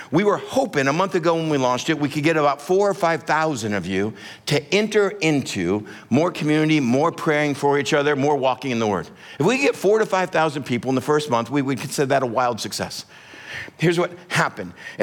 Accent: Texas, United States; That was my whole livelihood as an elementary kid growing up in Texas.

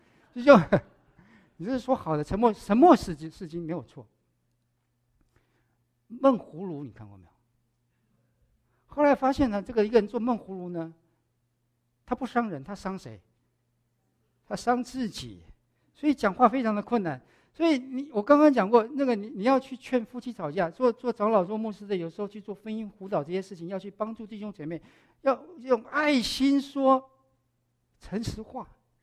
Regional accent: Taiwan; 我们小时候在台湾就会讲这么一个故事

